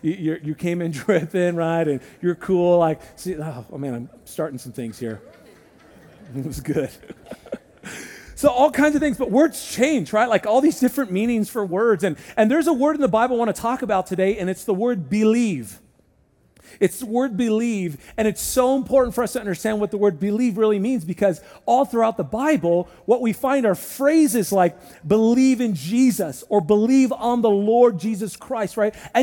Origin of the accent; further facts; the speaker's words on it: San Diego, California, United States; If you grew up by the coast like I did, I grew up in San Diego, the San Diego coast, and you're around surfers, so you say, like, rad.